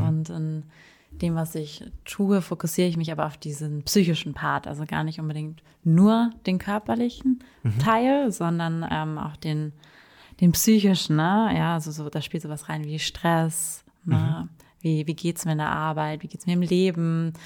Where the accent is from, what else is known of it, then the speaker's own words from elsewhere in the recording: Munich, Bavaria, Germany; Ich komme aus München, bin jetzt bald 30